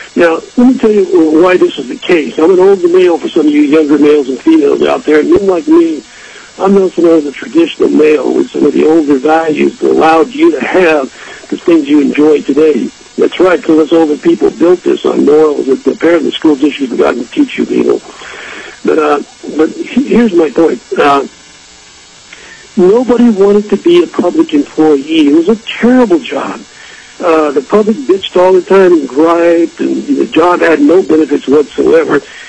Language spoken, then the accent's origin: English; Alaska, United States; which goes against all my values as an American citizen in Alaska especially